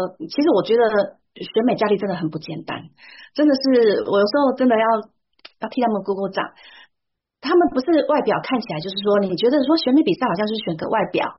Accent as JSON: {"language": "Chinese", "country": "Taiwan", "said": "我觉得台湾就是我们中国人吧，"}